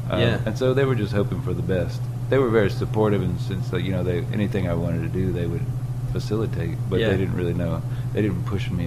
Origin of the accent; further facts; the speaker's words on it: South Carolina, United States; I grew up in South Carolina. I mean, that's everywhere, but it was a big deal around our house.